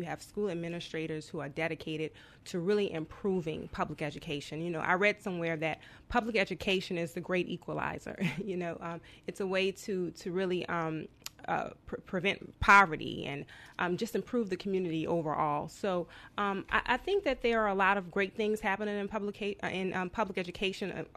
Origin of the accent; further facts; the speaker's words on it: New Orleans, Louisiana, United States; Well, not in this community. I'm from New Orleans originally.